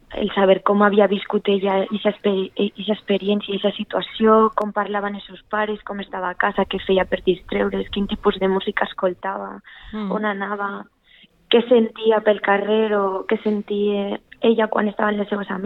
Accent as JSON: {"language": "Catalan", "town": "Betxí", "region": "Valencian Community", "country": "Spain", "tie": "born or raised there", "said": "la vaig presentar jo sola, en Betxí, al meu poble."}